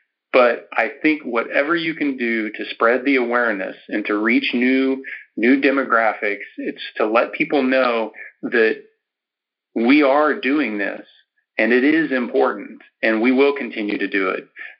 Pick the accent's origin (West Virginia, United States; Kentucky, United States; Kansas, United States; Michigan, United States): Kansas, United States; I'm thankful for the experiences I had growing up in Northwest Kansas.